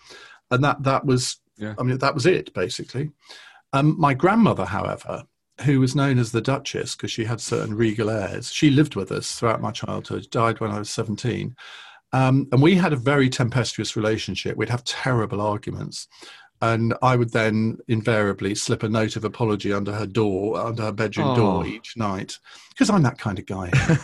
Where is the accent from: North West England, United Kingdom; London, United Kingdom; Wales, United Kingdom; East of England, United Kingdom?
East of England, United Kingdom; Saffron Walden; Saffron Walden, which is where I grew up in Essex.